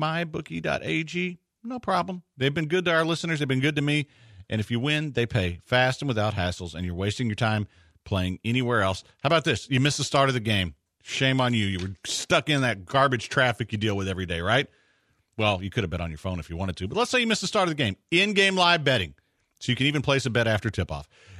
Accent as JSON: {"language": "English", "region": "Georgia", "country": "United States", "said": "Because I'm from Georgia, sir."}